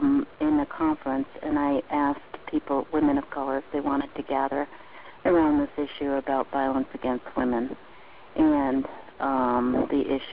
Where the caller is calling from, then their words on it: New Hampshire, United States; Hi, I'm calling from New Hampshire.